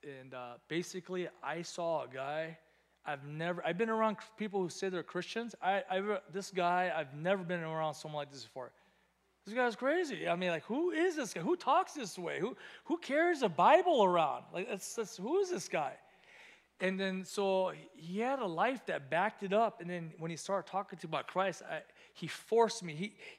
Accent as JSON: {"language": "English", "region": "California", "country": "United States", "tie": "born or raised there", "said": "I'm a kid from the San Gabriel Valley, gardener's son. You know, this is who I am."}